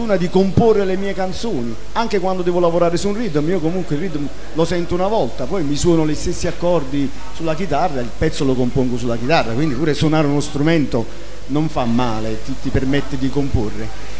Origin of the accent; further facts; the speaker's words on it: Campania, Italy; perché noi siamo napoletani, se non cantammo murimmo